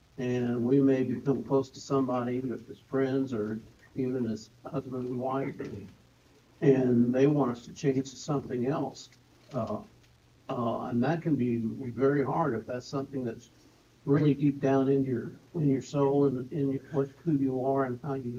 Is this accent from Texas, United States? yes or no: yes; Texas, United States; I've lived in several places. I'm originally from Texas, so I still root for Texas.